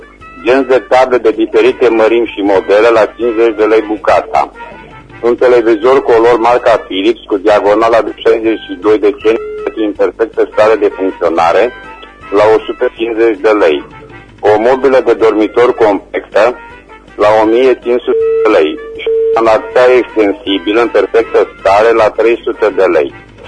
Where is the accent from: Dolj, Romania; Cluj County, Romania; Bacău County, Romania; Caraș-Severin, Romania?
Caraș-Severin, Romania; Reșița; sunt din Reșița